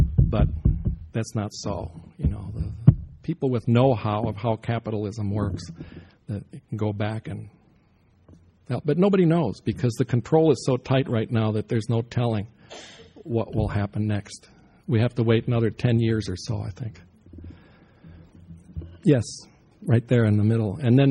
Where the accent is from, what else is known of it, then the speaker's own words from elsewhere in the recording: United States; So, you know, as an American, I don't like the fact that Americans are forbidden to visit Cuba.